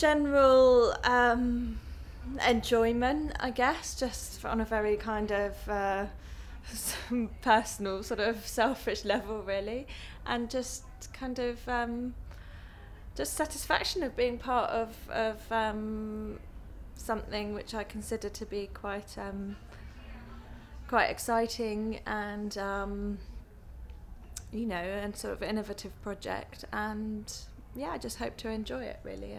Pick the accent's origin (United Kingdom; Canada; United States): United Kingdom; Brighton, South East England; now in London, United Kingdom; I'm originally from Brighton and I live in London and I'm 24.